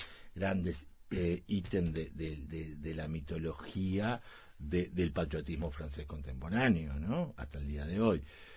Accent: Uruguay; Si mañana dejamos de tomar mate y tomamos té verde todos los días, vamos a seguir siendo uruguayos

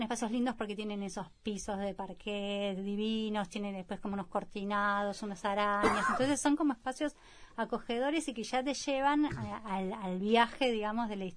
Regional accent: Buenos Aires, Argentina; yo me crié en Buenos Aires, entonces en Buenos Aires aprendí a bailar tango

